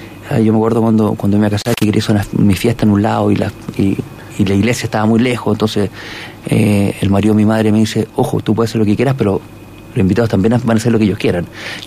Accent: Valdivia, Los Ríos, Chile; yo soy de Valdivia

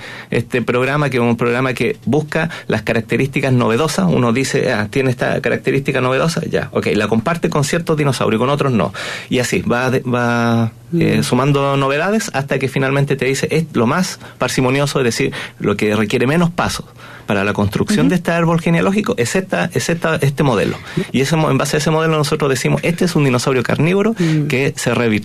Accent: Chile; nosotros como chilenos somos 50 y 50

